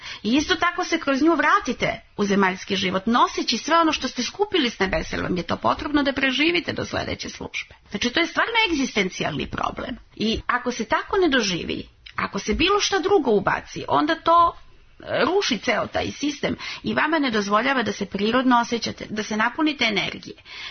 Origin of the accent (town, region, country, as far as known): Serbia